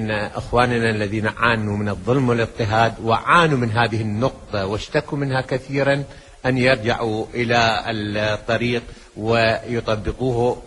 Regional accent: Iraq; وهذا الأمر يرفض نهائيا من قبلنا كعراقيين

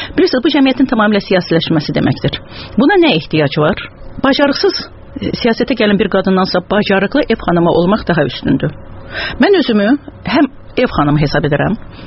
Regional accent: Kalbajar, Kalbajar District, Azerbaijan; born there; also born or lived in Shusha; Şuşa mənim uşaqlığımdır, Şuşa mənim gəncliyimdir. Özüm zatən hərbiçi olduğuna görə, Kəlbəcərdə işlədiyinə görə mən Kəlbəcərdə doğulmuşam.

